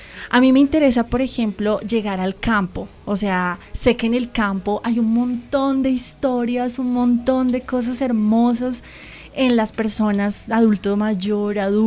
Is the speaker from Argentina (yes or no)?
no; Colombia